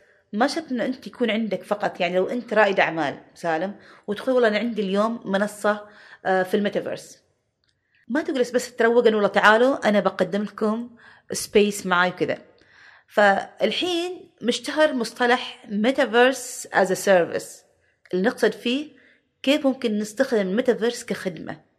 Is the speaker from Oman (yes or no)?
yes; Oman; يعني حتى عندنا على فكرة إحنا عمانيين